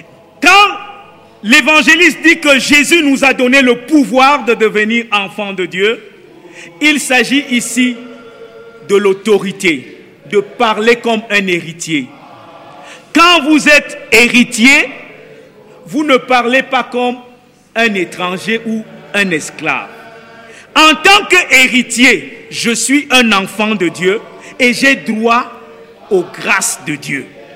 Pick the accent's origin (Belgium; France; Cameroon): Cameroon; Il va de soi qu'ils si sont camerounais, je suis camerounais.